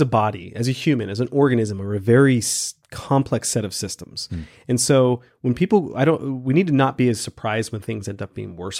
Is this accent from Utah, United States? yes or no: yes; Salt Lake City, Utah, United States; for me, I'm from Salt Lake City, Utah. We have it.